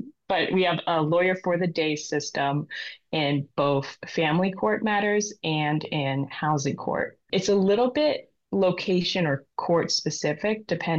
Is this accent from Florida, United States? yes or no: no; Massachusetts, United States; also born or lived in Maine; I think I'm mostly from Massachusetts at this point, since I've grown up in Massachusetts, but I spent a few years during the pandemic living in Maine and working remotely.